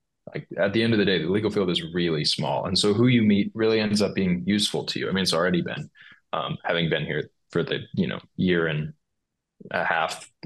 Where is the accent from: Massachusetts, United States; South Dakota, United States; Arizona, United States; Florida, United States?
Arizona, United States; Phoenix; now in Cambridge, United States; Phoenix. I'm from Phoenix, Arizona.